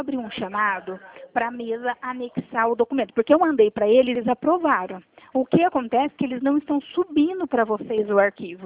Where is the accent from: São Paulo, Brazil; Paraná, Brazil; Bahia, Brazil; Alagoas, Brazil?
São Paulo, Brazil; Eu sou do interior de São Paulo.